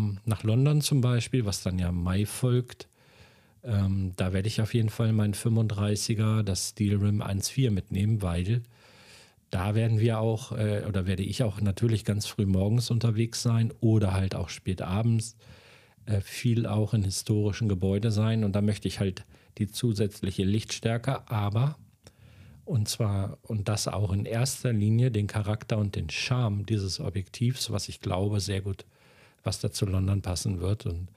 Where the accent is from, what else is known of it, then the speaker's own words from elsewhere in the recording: Göttingen, Lower Saxony, Germany; morgen gleich schon geht es in meine Heimatstadt nach Göttingen